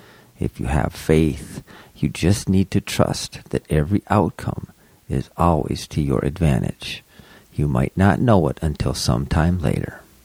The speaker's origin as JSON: {"language": "English", "region": "Minnesota", "country": "United States", "tie": "born or raised there", "said": "So, born and raised in Minnesota, Catholic, altar boy, went to Catholic grade school, went to a public junior high, public high school"}